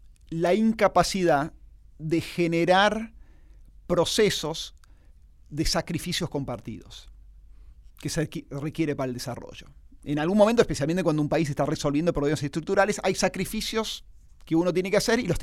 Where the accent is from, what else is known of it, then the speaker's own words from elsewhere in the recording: Argentina; estamos buscando, como argentinos, resolver problemas que no son problemas coyunturales, son problemas estructurales.